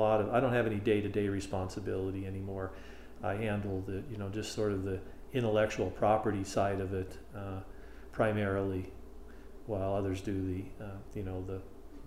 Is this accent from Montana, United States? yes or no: yes; Butte, Montana, United States; I was born in Butte, Montana, 1951.